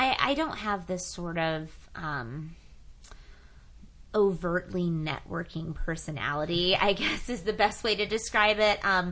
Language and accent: English; the South, United States; of course, being a Southerner and snow was an exciting event.